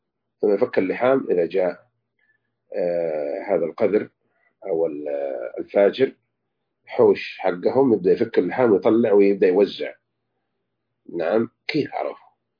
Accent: Saudi Arabia; نحمد الله أن بلادنا المملكة العربية السعودية تمنع الخمر،

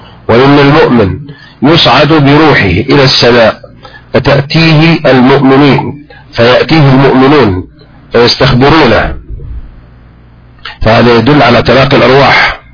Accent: Saudi Arabia; وترون عندنا في المملكة العربية السعودية

